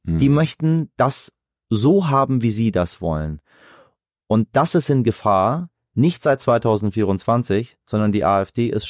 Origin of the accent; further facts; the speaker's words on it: Iran; now in Germany; Ich spreche fließend Deutsch, ich habe keine Straftaten, lebe in diesem Land, zahle meine Steuern, aber ich sehe mich immer mehr als Iraner.